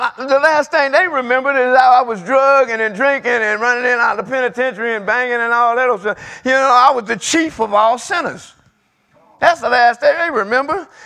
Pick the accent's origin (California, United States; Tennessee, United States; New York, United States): California, United States; Los Angeles; Let me give you some of my testimony. I grew up in South Central LA. Gang banging, running the streets, single parent.